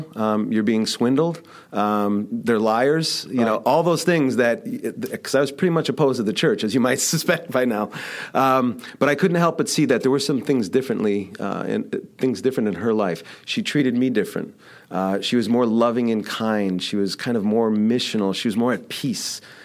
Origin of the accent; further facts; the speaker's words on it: Chicago, Illinois, United States; I'm from Chicago, and that really goes hand in hand.